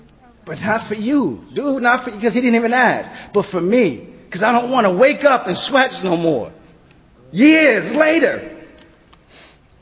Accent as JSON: {"language": "English", "town": "Boston", "region": "Massachusetts", "country": "United States", "lives_now": "Woodbridge, United States", "said": "I'm settled in Northern Virginia. I'd never even heard of Woodbridge, Virginia. You know, I'm from Boston, man."}